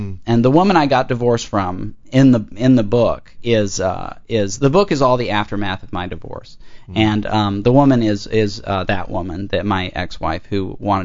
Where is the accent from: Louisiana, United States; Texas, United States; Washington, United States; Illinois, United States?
Texas, United States; Austin; I grew up in Austin, Texas.